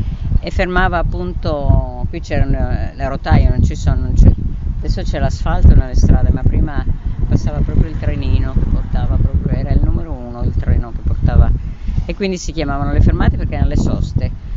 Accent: Cagliari, Sardinia, Italy; now in Turin, Italy; Viviamo a Torino e siamo di Cagliari, quindi siamo venuti a trovare sia i parenti e sia naturalmente Cagliari, che è bellissima.

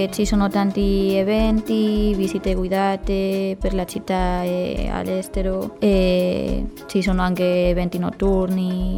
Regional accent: northern Spain, Spain; Italian is a second language; now in Cagliari, Italy; Dal nord della Spagna.

